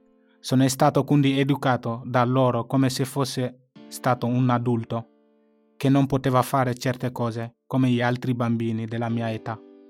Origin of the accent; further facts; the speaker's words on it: Mali; now in Sardinia, Italy; ho 21 anni. Vengo dal Mali, in Africa. Vivo in Sardegna da quasi 4 anni.